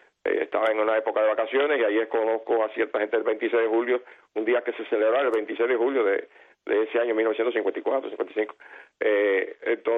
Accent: Santiago de Cuba, Cuba; soy nacido en Santiago de Cuba, me crié allí y me sorprendió a los 15 años el golpe del 10 de marzo.

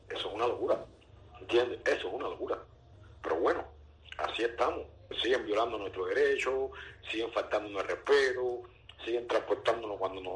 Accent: Cuba; Nada, hacerle saber a los cubanos, porque yo soy cubano

